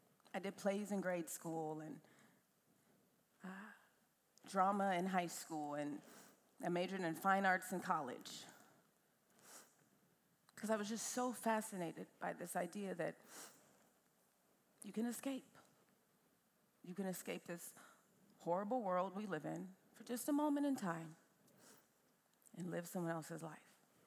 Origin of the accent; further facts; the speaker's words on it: Chicago, Illinois, United States; now in Los Angeles, United States; Now I'm from Chicago, which is a very theater town.